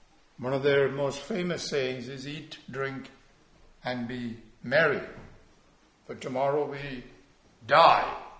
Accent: India; not the kind that I grew up with in India

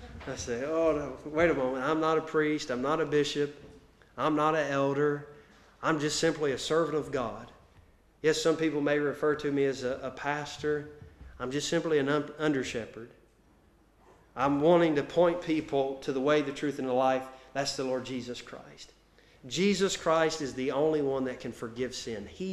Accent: United States; Being an American, I don't understand it all.

